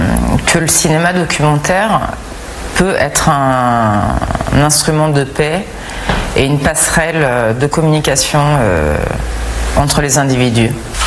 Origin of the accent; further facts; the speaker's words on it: France; surtout en tant que Française où on a l'habitude de clamer et de défendre les droits de l'homme.